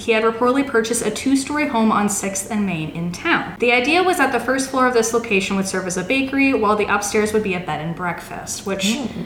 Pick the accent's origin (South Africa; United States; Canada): Canada; What I think as a Canadian who is